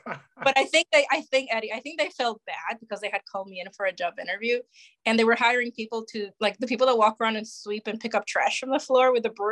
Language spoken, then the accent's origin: English; Puerto Rico; just because that's something that I bring back from growing up in Puerto Rico. That's something that is not known here.